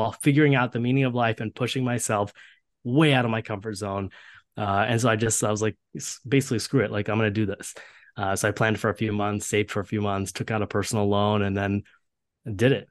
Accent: Columbus, Ohio, United States; especially because I grew up in Ohio where you know, there were plenty of other South Asian folks in Columbus.

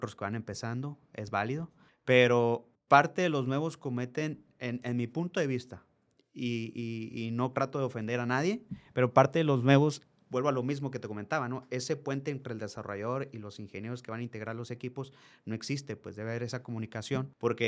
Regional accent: Tijuana, Baja California, Mexico; Yo vengo de Tijuana.

